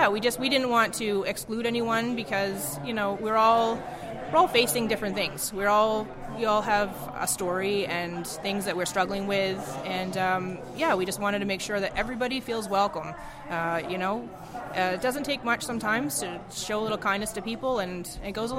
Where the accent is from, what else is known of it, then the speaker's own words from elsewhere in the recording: Annapolis Royal, Nova Scotia, Canada; my husband is actually from Sackville. I'm not from Sackville originally. I'm from the Annapolis Valley, born and raised in Annapolis Royal area.